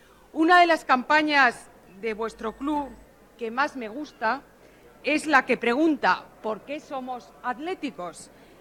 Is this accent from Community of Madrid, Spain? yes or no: yes; Madrid, Community of Madrid, Spain; satisfacción como alcaldesa de Madrid, como madrileña, recibiros como campeones de la Liga Europa.